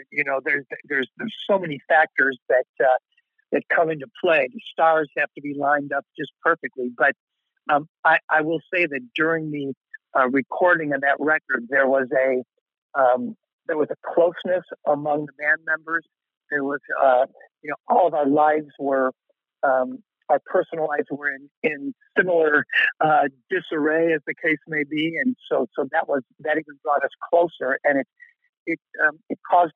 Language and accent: English; Chicago, Illinois, United States; I grew up in Chicago, so I just took a road trip